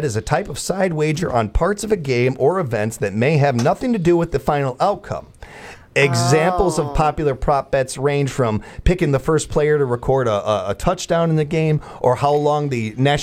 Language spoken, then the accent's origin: English; Illinois, United States; born there; Forget the fact that I was born in Illinois.